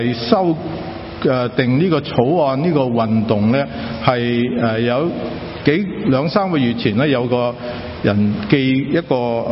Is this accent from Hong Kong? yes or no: yes; Hong Kong; moved away as an adult; now in United States; 我喺香港出世，所以我可以话喺香港大，其实不过我嚟咗美国已经好多年啦，喺1969年已经离开香港，